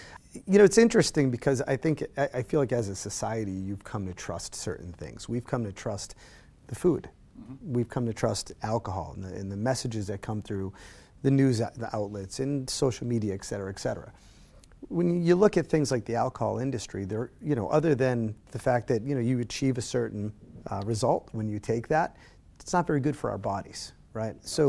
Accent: Worcester, Massachusetts, United States; We did this because, well, I'm based in Worcester, and I'm from Worcester, the Worcester area.

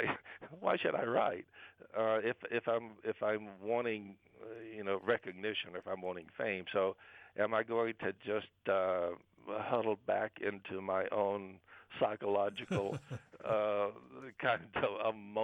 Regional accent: Mississippi, United States; growing up in the Mississippi Delta, I had the blues.

